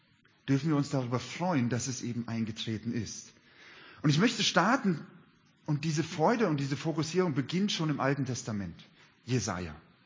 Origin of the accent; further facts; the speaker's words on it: Gummersbach, North Rhine-Westphalia, Germany; ich komme aus der Nähe von Gummersbach, aus dem Oberbergischen Kreis